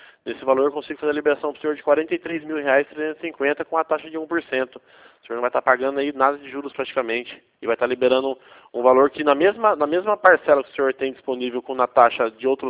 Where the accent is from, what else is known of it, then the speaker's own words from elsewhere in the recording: Campinas, São Paulo, Brazil; Eu sou da cidade de Campinas.